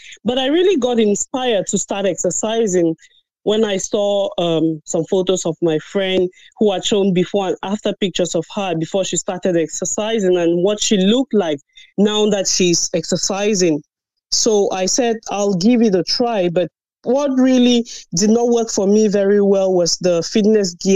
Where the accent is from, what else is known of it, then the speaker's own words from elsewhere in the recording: Cameroon; I grew up, I'm originally from Cameroon